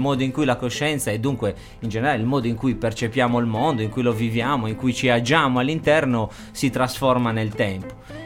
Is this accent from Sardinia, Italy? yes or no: yes; Carloforte, Sardinia, Italy; io, che sono nato e cresciuto a Carloforte, da mamma carlofortina ma da babbo di Nureci, e dunque vivevo in between anche tra questi due mondi